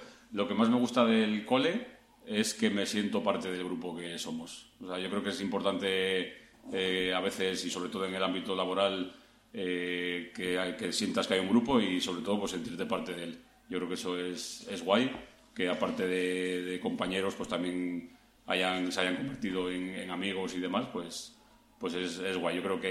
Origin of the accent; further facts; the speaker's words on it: Torrelavega, Cantabria, Spain; also born or lived in Santiago de Cartes; Pues yo digo siempre que tengo doble nacionalidad, soy de Torrelavega y de Santiago de Cartes. Empecé viviendo en Santiago de Cartes y en primero era eso así, me tuve que ir a Torrelavega, entonces soy muy torrelaveguense, pero de Santiago de Cartes.